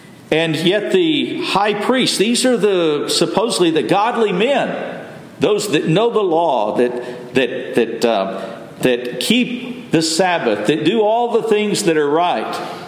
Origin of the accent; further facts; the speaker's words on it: Texas, United States; I grew up in West Texas and we had mesquite trees.